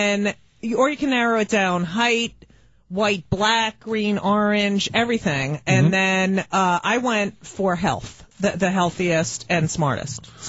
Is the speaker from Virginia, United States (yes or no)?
no; New Jersey, United States; now in Manhattan, United States; I grew up in New Jersey.